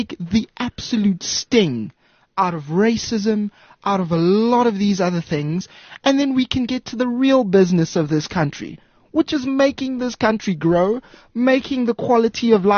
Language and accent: English; Margate, KwaZulu-Natal, South Africa; Margate. My mom's got a house there.